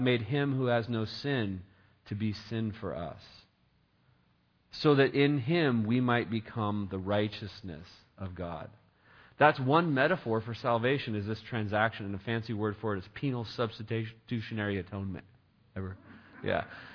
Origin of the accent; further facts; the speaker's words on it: Oregon, United States; I'm an American. I'm an Oregonian.